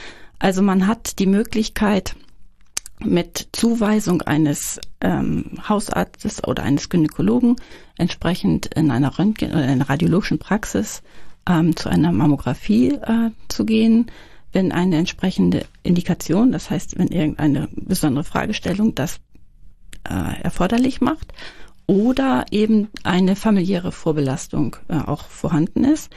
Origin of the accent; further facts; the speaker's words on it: Schleswig-Holstein, Germany; born there; Also ich bin gebürtige Dithmarscherin. Ich lebe hier in Dithmarschen